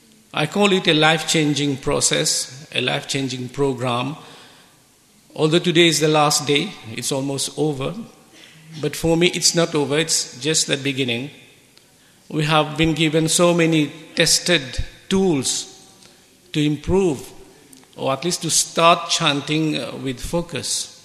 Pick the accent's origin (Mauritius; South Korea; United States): Mauritius; from Mauritius, a very small island in the south of the globe